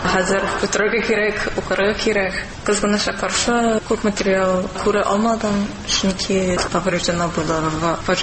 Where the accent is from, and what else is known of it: Los Angeles, California, United States; Tatar is a second language